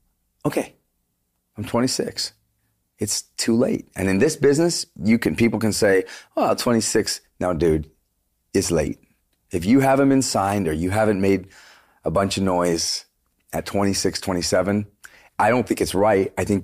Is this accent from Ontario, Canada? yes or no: no; Vancouver, British Columbia, Canada; We're from Vancouver. We didn't even know anybody.